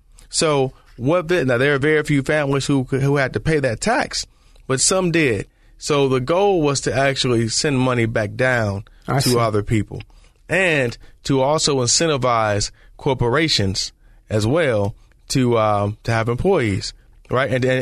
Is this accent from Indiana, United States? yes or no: no; Detroit, Michigan, United States; Before, and I grew up in Detroit. So in Detroit, people worked for Ford, General Motors, Chrysler.